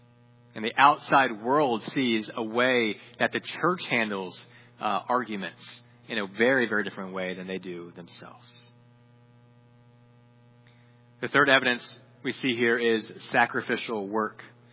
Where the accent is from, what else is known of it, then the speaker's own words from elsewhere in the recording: Peru; Growing up in Peru